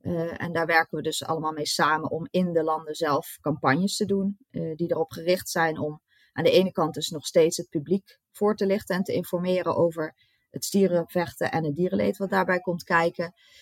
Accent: Netherlands; Want dat is misschien niet heel logisch om daar als Nederlander überhaupt mee aan de slag te gaan. Want we hebben dat hier niet en we hebben dat ook hier niet gehad op die manier.

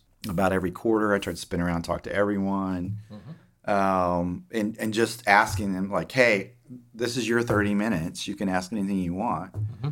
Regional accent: Oklahoma, United States; accent: Oklahoma English; I'm from Oklahoma, you know, my English is Oklahoma English, right? I go back to see family.

